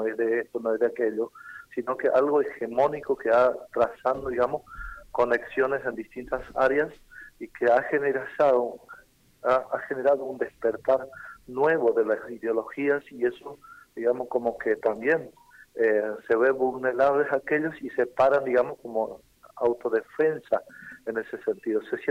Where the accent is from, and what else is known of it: Argentina